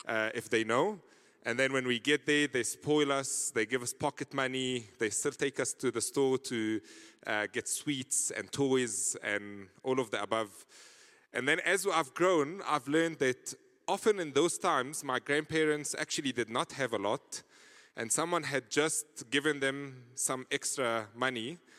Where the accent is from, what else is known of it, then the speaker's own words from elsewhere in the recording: Egypt; English is a second language; I'm originally from Egypt, and this is why I have a little bit of an accent.